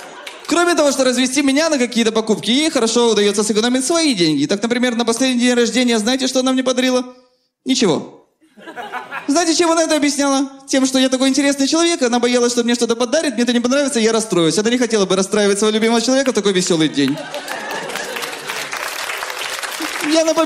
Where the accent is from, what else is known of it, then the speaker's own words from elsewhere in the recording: Odesa, Odesa Oblast, Ukraine; я родом из Одессы, и недавно летал к себе на родину, в Одессу.